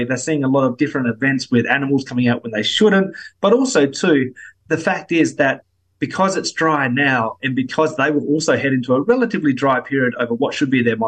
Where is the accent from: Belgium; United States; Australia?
Australia; South Australia; compared to when I grew up in South Australia to now, it's almost apples and oranges.